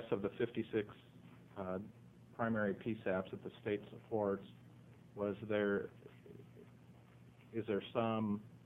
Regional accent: Medford, Oregon, United States; I'm from Medford. I've worked in the DA's office, so I worked for the county. I was on the Medford City Council.

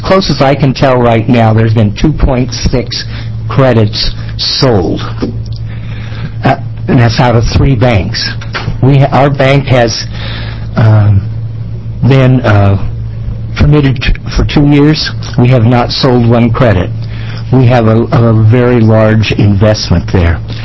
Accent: United States; I live in Benton County, born and raised in Linn County.

